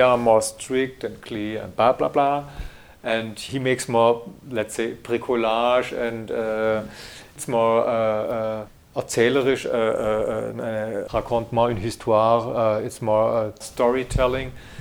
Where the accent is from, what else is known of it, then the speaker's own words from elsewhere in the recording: Germany; first language German; English is a second language; And so I'm living in language and in my mother language. Okay, I could live in Switzerland or Austria. This is also German speaking, no problem.